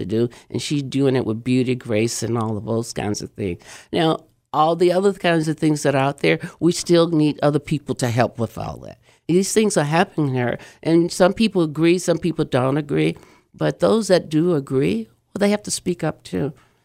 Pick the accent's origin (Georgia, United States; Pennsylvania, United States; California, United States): Georgia, United States; And growing up in Georgia, you know, I grew up during the time of, you know, whites, colors, and all of that.